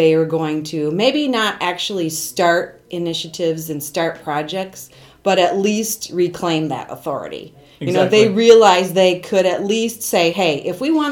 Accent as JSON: {"language": "English", "region": "Michigan", "country": "United States", "said": "I am. I'm from Michigan, and I just think it's really cool."}